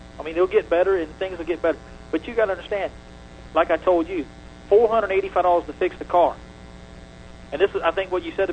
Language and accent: English; Gainesville, United States; I grew up in Gainesville and used to go to Columbia Motorsports Park every Saturday night